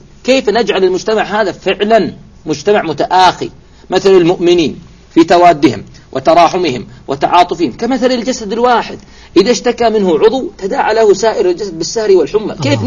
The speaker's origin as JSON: {"language": "Arabic", "region": "Eastern Province", "country": "Saudi Arabia", "said": "السمك اللي عندنا بالشرقية جبناه عندكم بيعيش؟"}